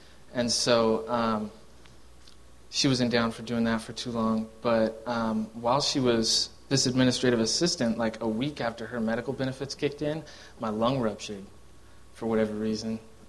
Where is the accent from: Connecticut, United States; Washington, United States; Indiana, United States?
Washington, United States; Pullman; I grew up in Pullman, Washington, which is on the east side of the states where WSU's at.